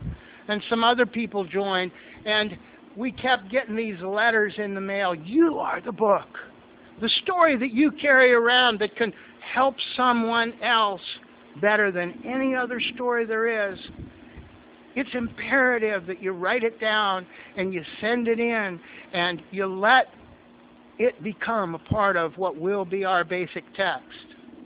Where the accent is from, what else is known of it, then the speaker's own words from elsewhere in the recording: Ohio, United States; Now, I'm from Ohio. 4 degrees ain't too bad, and I never saw the Pacific Ocean